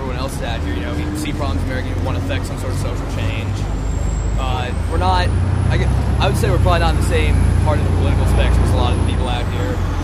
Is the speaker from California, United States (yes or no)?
no; Philadelphia, Pennsylvania, United States; Oh, yeah, we're all from the Philly area.